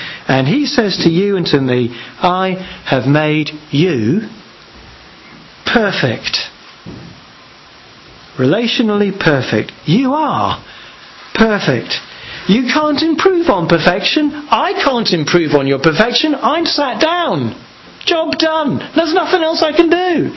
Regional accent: United Kingdom; It means we don't go around, I'm a British Christian.

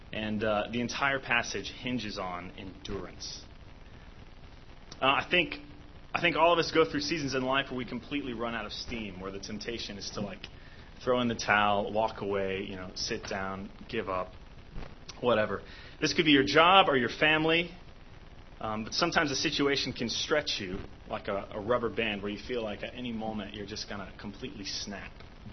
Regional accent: Tennessee, United States; also born or lived in Texas; But I'm obviously not from here. I grew up in Tennessee mainly, and I lived in Texas before I came here.

